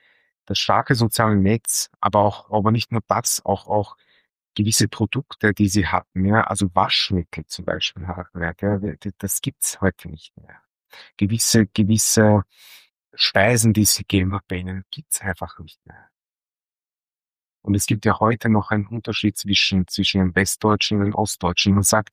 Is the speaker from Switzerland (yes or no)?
no; Vienna, Austria; Wenn ich in Wien bin und wenn ich an dem Wohnhaus vorbeigehe, im 5. Bezirk in Margareten, wo ich aufgewachsen bin